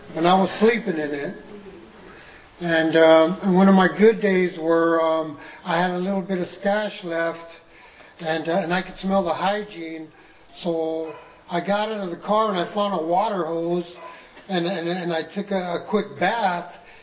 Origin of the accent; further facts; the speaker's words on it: Los Angeles, California, United States; I was from the streets. I was born and raised in Los Angeles. I was in a violent neighborhood.